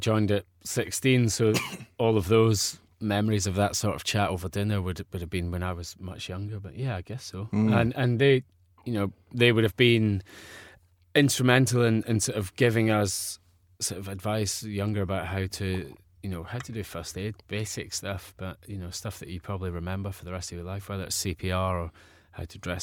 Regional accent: Kilwinning, Scotland, United Kingdom; also born or lived in Bellshill / East Kilbride; Yeah, so I was born in Bells Hill, just outside Glasgow, and then grew up in between East Kilbride and down in Kilwinning, which you've probably never heard of, but it's a small town in the west coast of Scotland, just sort of 40 minutes outside of Glasgow, down by the seaside.

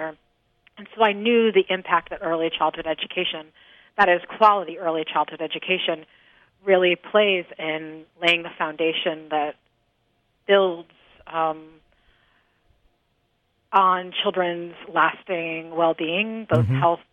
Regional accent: New Haven, Connecticut, United States; Well, I was born and raised in New Haven to a single mom who struggled to make ends meet.

